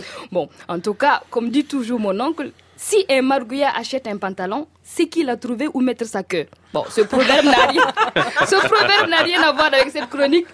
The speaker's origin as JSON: {"language": "French", "country": "Burkina Faso", "said": "Chez nous, au Burkina, c'est plus simple."}